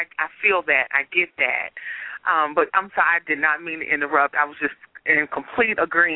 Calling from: Nashville, Tennessee, United States; Nashville.

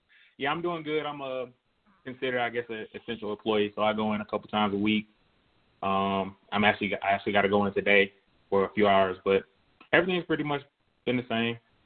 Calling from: East Point, Georgia, United States; from East Point.

